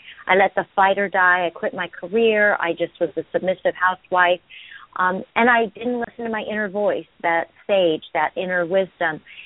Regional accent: Ireland; And I found all those qualities within me being Irish.

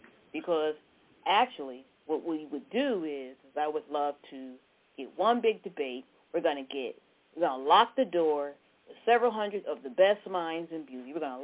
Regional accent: New York, United States; also born or lived in California; I am a New Yorker. I'm a Cali girl on top of it.

